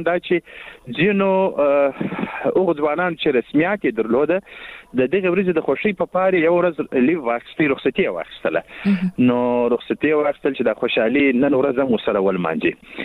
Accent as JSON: {"language": "Pashto", "town": "Lashkar Gah", "region": "Helmand", "country": "Afghanistan", "said": "زه له هلمند څخه یم، لشکرګاه څخه"}